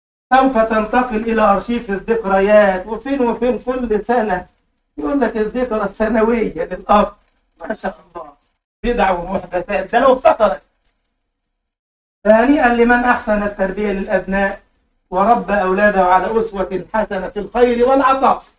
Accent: Egypt; عندنا في مصر مبرد الماء يعني ثلاجة صغيرة للماء

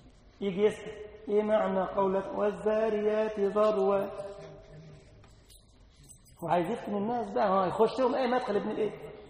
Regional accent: Egypt; كان عندنا في مصر كده قديما في حاجة اسمها الفتوة

